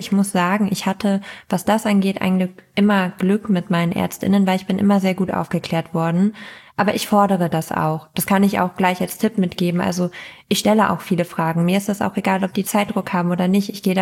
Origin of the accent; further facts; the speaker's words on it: Lower Saxony, Germany; ich komme halt aus Ostfriesland.